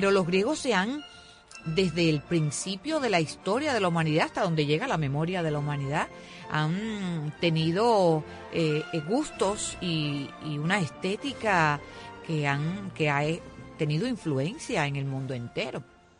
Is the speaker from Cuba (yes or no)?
yes; Cuba; los cubanos, hablamos español